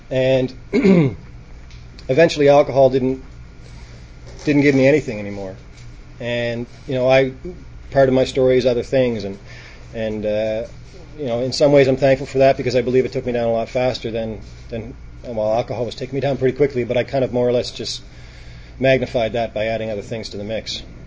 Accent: Halifax, Nova Scotia, Canada; I was born and raised in Halifax.

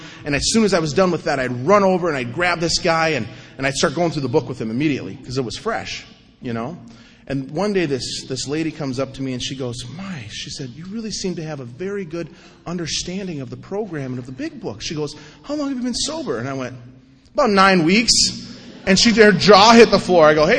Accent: North Dakota, United States; I'm from North Dakota.

